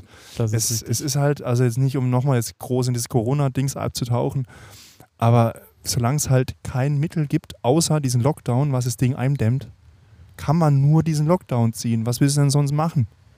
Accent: Freiburg, Baden-Württemberg, Germany; ich komme ja ursprünglich aus der Gegend von Freiburg, also der Weinregion

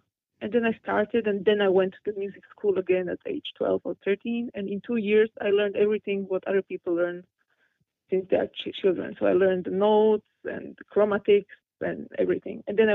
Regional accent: Bratislava, Bratislava Region, Slovakia; English is a second language; I come from Slovakia, Bratislava, and Bratislava and Vienna are the two capital cities of Slovakia and Austria, which are really very close to each other.

